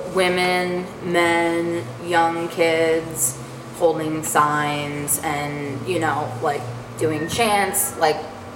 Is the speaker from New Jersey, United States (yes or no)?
yes; Haddon Township, New Jersey, United States; Haddon Township.